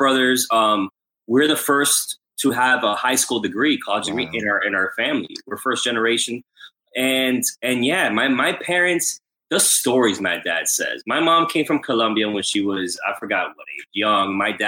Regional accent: Florida, United States; I'm stationed in Boca. We're from Palm Beach County.

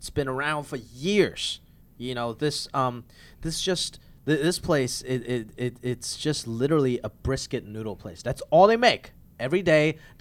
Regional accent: Hong Kong; first language Cantonese; English is a second language; And when I was growing up in Hong Kong, I spoke and thought in Cantonese.

